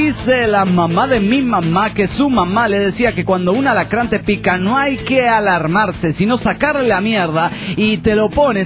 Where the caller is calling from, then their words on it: Managua, Nicaragua; de Managua, Nicaragua.